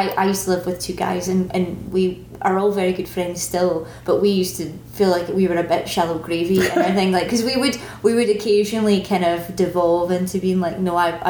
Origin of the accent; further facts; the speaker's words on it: Glasgow, Scotland, United Kingdom; I'm not from Edinburgh, I'm from Glasgow